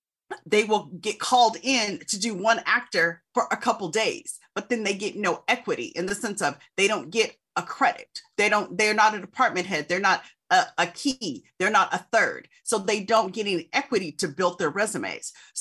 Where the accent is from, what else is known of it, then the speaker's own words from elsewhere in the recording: Tempe, Arizona, United States; Well, I'm from Tempe, Arizona, and you know, I'd never wanted to do anything else.